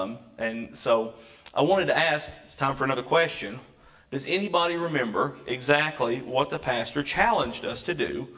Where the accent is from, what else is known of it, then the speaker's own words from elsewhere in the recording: United States; I think sometimes that's being an American. We want things now.